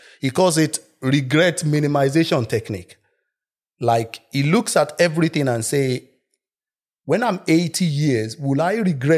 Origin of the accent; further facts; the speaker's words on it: Lagos, Nigeria; also born or lived in Oyo State; now in London, United Kingdom; I'm from Oyo State, but we grew up in Lagos.